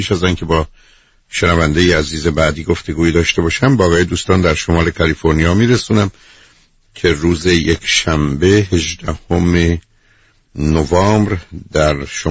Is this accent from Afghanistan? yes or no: no; Iran; من و شما به عنوان یه ایرانی